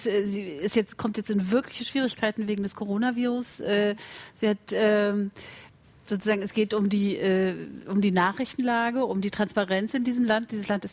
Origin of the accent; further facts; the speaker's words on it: East Germany, Germany; Aber ich finde, ich komme aus der DDR, da war das auch so.